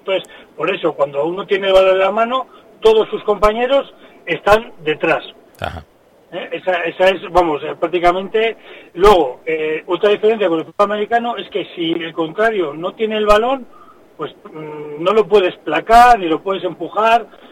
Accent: Santoña, Cantabria, Spain; yo soy de Santoña, pero sí, sí.

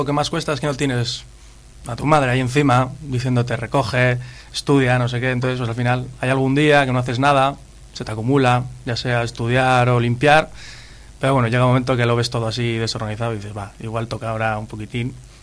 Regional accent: Santander, Cantabria, Spain; Yo soy de Santander, vivo en Santander, pero yo aquí cogí un piso con un familiar

